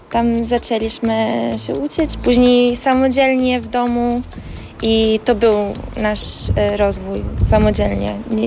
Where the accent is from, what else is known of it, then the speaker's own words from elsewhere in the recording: Lebanon; moved away as an adult; now in Poland; Ja pochodzę z Libanu i z Polski, czyli mój tata jest z Libanu, moja mama jest Polką. Poznali się tutaj, później... Mieszkałam tam całe życie i przyjechałam na studia.